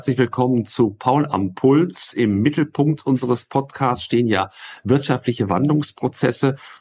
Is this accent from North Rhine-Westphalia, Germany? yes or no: yes; Dortmund, North Rhine-Westphalia, Germany; born there; Als gebürtiger Dortmunder, der ich ja bin